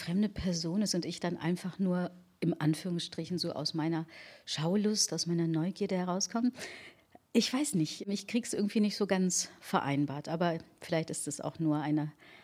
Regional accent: Remscheid, North Rhine-Westphalia, Germany; Ich bin in Remscheid aufgewachsen, in Nordrhein-Westfalen, in Remscheid-Lennep eben zur Schule gegangen

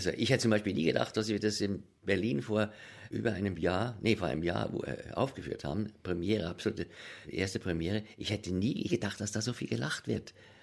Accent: Switzerland; Aber wir sind damals in der Schweiz so aufgewachsen.

